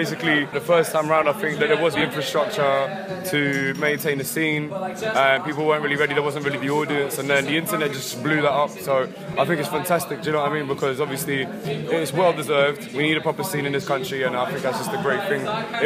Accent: London, United Kingdom; Basically, I'm a DJ from London.

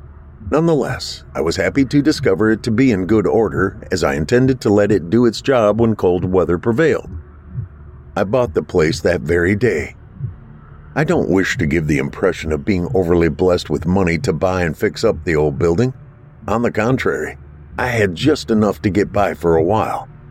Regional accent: Michigan, United States; One day they found out I was from Michigan, so suddenly

